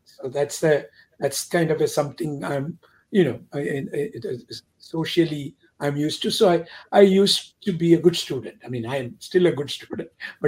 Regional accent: India; moved away as an adult; now in United States; I came as a student from India in 1967.

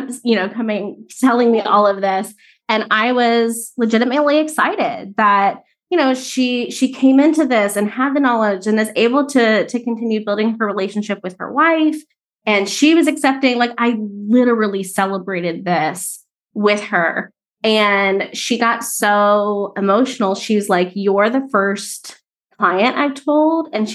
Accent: Florida, United States; Grew up in a itty bitty redneck town in Florida.

